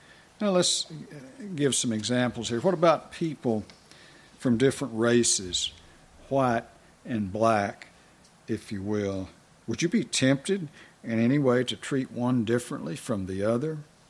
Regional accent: Texas, United States; When I was a kid, a young boy growing up in Texas, whites talked really down about blacks

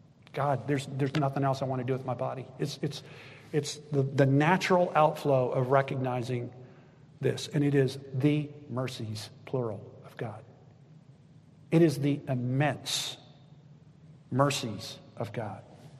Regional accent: Texas, United States; I grew up in South Texas, and the highest thing in South Texas is the overpass where I grew up on Highway 85.

